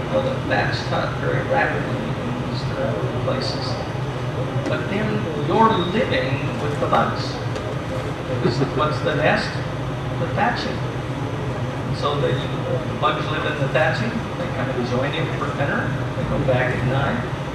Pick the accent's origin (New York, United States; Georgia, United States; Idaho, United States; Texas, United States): Idaho, United States; In fact, I tell people I'm from Idaho. It's cold.